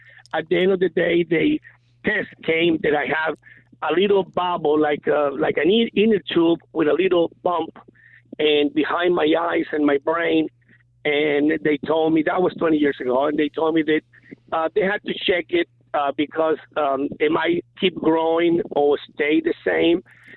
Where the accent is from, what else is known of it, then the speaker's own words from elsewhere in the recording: Long Island, New York, United States; I'm from Long Island. I'm in an I-90 now on the road.